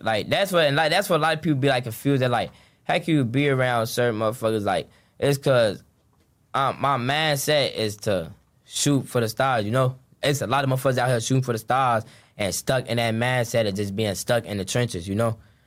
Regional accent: Inglewood, California, United States; I'm from Inglewood, you know. I be out south in front of them.

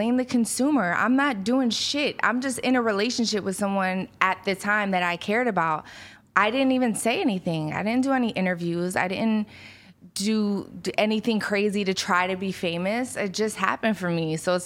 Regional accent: Philadelphia, Pennsylvania, United States; I grew up very poor in Philly.

